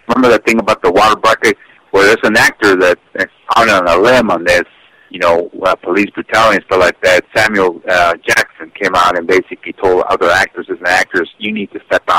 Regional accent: Acapulco, Guerrero, Mexico; English is a second language; people know that I'm from Acapulco, the state of Guerrero, where it happened and stuff like that.

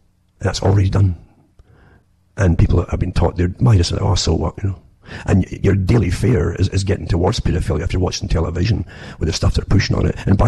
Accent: Ontario, Canada; from Ontario, Canada, and it's good night

